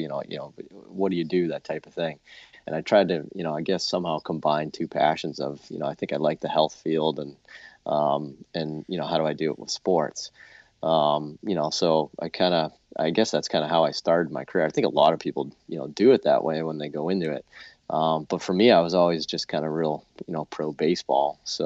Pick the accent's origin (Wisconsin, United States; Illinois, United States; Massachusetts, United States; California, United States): Massachusetts, United States; Boston; I mean, growing up in Boston, obviously, it's, you know, one, it's a sports town, I guess.